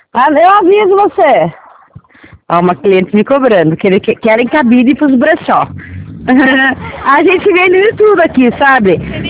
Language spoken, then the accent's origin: Portuguese; Capão Bonito, São Paulo, Brazil; A gente somos do interior, né? Nós somos de Capão Bonito, interior. De São Paulo dá uns 200 e pouco, 300 quilômetros.